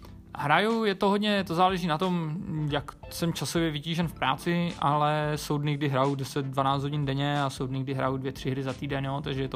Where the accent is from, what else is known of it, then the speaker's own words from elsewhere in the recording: Ostrava, Moravian-Silesian Region, Czechia; to už asi víte. Pocházím z Ostravy a je mi 27 let.